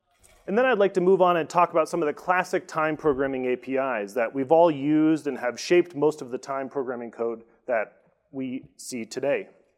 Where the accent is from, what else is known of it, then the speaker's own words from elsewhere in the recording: East Coast, United States; since I'm from the East Coast, where it's already about lunchtime.